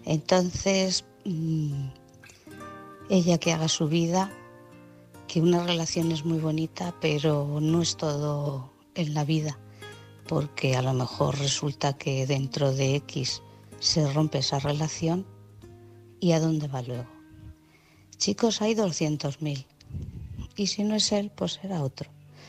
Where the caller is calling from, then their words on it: Guadalajara, Spain; de Guadalajara.